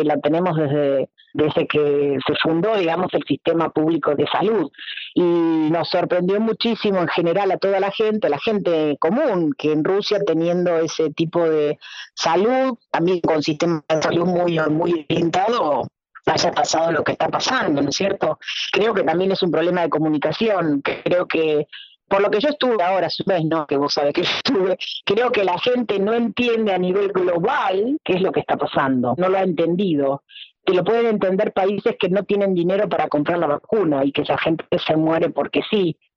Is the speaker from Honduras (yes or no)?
no; Argentina; Nosotros, como Argentina, fue el primer país que recibió la vacuna